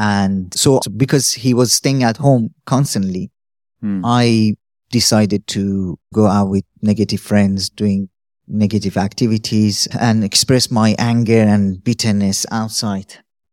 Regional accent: Shiraz, Fars, Iran; as Matthew said. I'm from Iran, from a city called Shiraz. I'm from a big family, one of six, and from a nominal Muslim background.

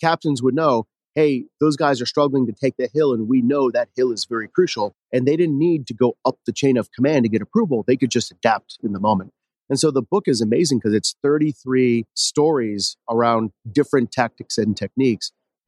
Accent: Boston, Massachusetts, United States; now in California, United States; So I've moved around a lot. I grew up near Boston, ended up at school in the Midwest, and then eventually moved out here to California.

